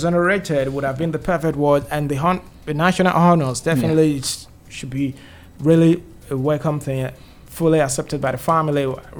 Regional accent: South West, Nigeria; I'm from Southwest, but my path in the Southwest of Nigeria also strayed into the Niger Delta. That's the coastal area of Ondo State

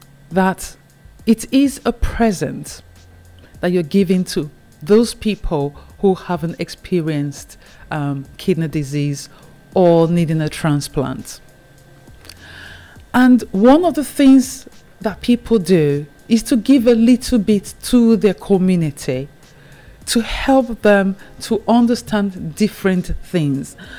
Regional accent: Etsako Central, Edo, Nigeria; you just know I'm from Nigeria, but I'm actually from Edo State, the great Benin Kingdom. Okay, we broke away from the Benin Kingdom. And where I come from is called Etsako, and it's Etsako Central.

